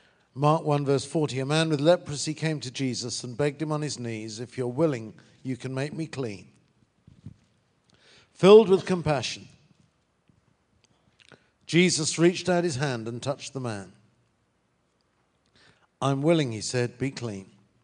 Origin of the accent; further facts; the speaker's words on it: United Kingdom; Now, I'm British, I appreciate that.